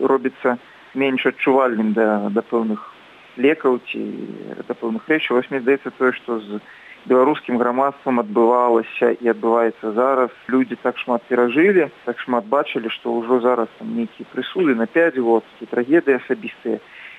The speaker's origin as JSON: {"language": "Ukrainian", "country": "Belarus", "said": "хоч ми білоруси, живемо в іншій країні"}